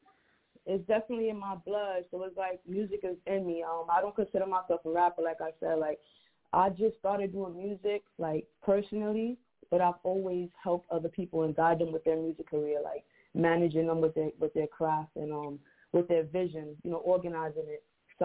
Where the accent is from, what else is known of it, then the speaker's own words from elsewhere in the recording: Bronx, New York, United States; Born and raised out here, man. So I'm 20. I'm about to be 29. So growing up in the South Bronx, there was a lot of drama